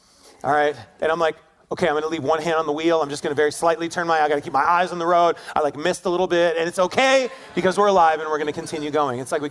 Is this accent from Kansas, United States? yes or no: no; Syracuse, New York, United States; So glad that I wasn't alone growing up in Syracuse